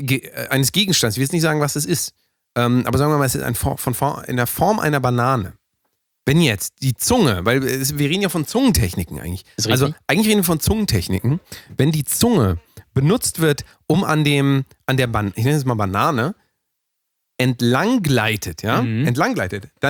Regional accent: Rhineland-Palatinate, Germany; born there; Ich bin ja geboren im Rheinland, was ja viele gar nicht wissen. Ich habe aber mit Wegzug von aus diesem Land habe ich natürlich alles abgelegt.

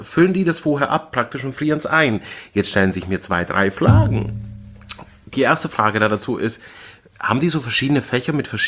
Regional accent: Berlin, Germany; ich komme aus Berlin, also es gibt hier nichts, was ich nicht wirklich gesehen habe irgendwie

